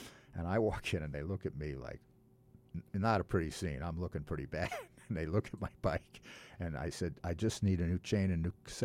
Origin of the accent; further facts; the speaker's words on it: East Hartford, Connecticut, United States; now in Old Lyme, United States; No, I grew up in East Hartford. Okay. And an old line where I live now.